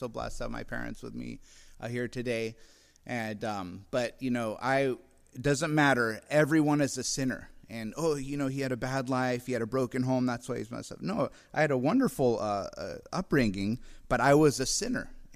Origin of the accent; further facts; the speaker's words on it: Carmel Valley, California, United States; we have this Facebook page for my hometown, it's called Carmel Valley Locals, and there's like 5,000 to 7,000 people.